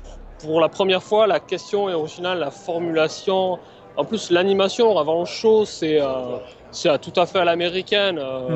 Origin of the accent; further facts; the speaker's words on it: France; moi je suis français, pas canadien, donc je suis moins à l'aise avec, avec l'anglais